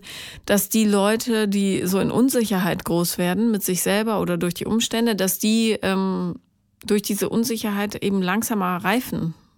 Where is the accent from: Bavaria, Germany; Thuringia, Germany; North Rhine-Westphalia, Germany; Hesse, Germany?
Bavaria, Germany; Regensburg; Wusstest du, dass ich in Regensburg aufgewachsen bin?